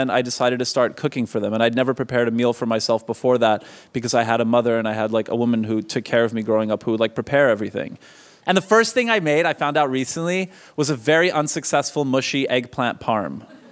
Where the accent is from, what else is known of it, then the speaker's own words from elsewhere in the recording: Canada; There's one thing that makes me more uncomfortable than a Trump banner, and it's guns, being Canadian and just knowing what toll they've had on the country.